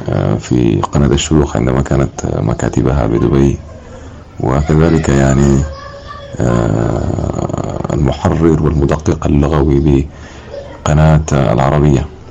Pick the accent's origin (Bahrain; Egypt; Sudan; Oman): Sudan; Wad Madani, Gezira; born there; أنا من مواليد منطقة مدني في العام 1994.